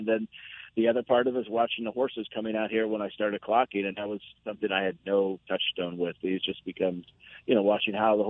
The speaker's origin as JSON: {"language": "English", "town": "San Diego", "region": "California", "country": "United States", "tie": "born or raised there", "said": "San Diego. I grew up in San Diego."}